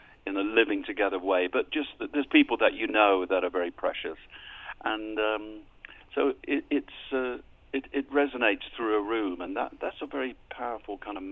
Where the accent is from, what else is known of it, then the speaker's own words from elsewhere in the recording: South West England, United Kingdom; The band was actually started in Birmingham, not a place I'm from. I'm from the West Country of England, down south.